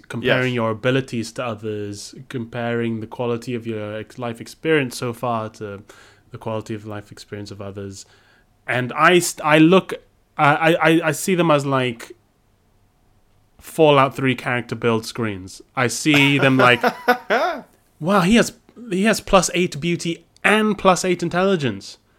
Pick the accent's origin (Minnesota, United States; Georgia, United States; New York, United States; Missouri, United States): Minnesota, United States; This is me as a Minnesotan being offered correspondence.